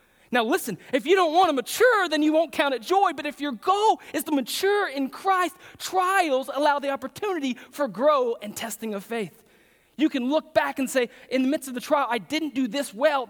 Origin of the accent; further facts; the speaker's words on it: Pearland, Texas, United States; I grew up in Pearland, and all my friends, my best friends growing up, live in Alvin, Pearland, somewhere around Friendswood, the Dickinson area